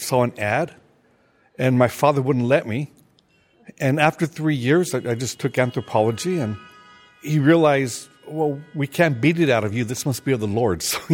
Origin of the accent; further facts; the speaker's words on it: East Los Angeles, California, United States; I grew up in East Los Angeles, a barrio within Los Angeles.